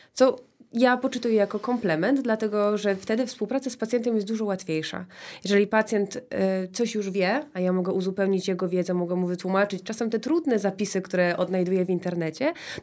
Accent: Krzeszowice, Lesser Poland, Poland; Sportowy duch został zaszczepiony już w mieście, z którego pochodzę, z Krzeszowic.

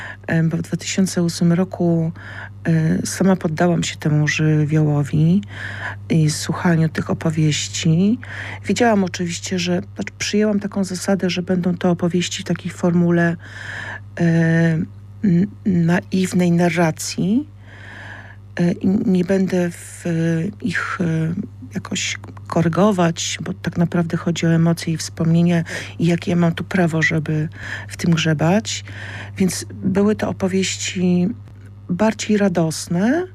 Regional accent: Kraków, Lesser Poland, Poland; bo ja wychowałam się na Kazimierzu i z tego Kazimierza wywędrowałam do Nowej Huty

